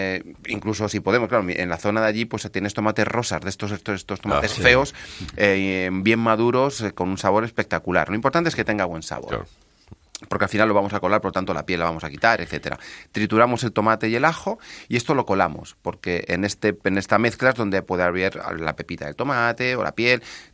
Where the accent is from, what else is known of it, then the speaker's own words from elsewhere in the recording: Villanueva de Córdoba, Andalusia, Spain; Nosotros somos de Villanueva de Córdoba, del Valle de los Pedroches, donde hay unos jamones espectaculares.